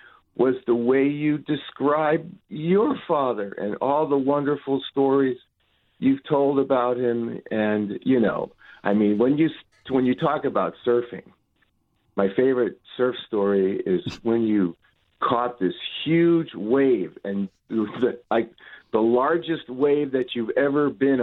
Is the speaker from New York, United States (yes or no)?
yes; Queens, New York, United States; because you know I'm from Queens too